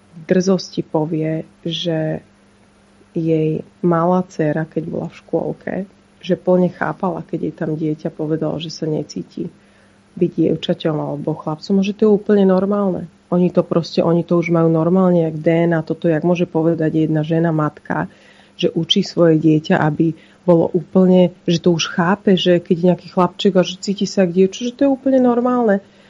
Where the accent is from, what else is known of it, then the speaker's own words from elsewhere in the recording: Bratislava, Bratislava Region, Slovakia; ja bývam v Starom meste, som sa narodila v Starom meste